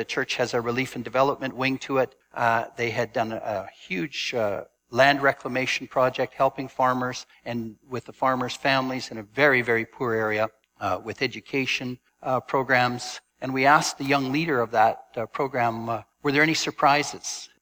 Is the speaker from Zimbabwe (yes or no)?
no; Canada; she grabbed me by the hand and asked where I was from, and I said I was from Canada.